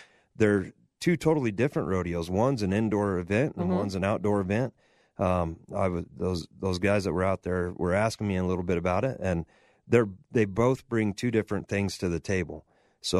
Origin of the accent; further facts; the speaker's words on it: Middleton, United States; I mean, where I grew up in Middleton is all subdivision now. I mean, these farms are, you know, I mean, selling out.